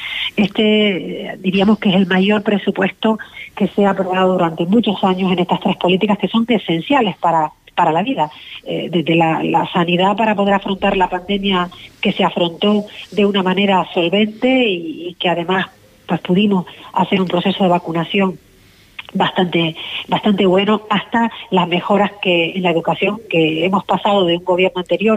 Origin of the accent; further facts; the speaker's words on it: Canary Islands, Spain; como canarios y canarias